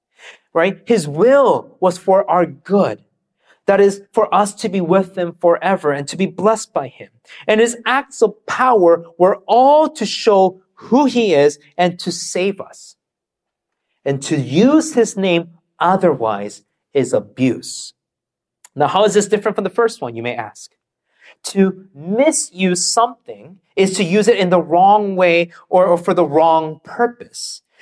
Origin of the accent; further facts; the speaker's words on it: Canada; When I was growing up in Canada, one of the concepts that I just couldn't understand was this whole crossing of fingers, right?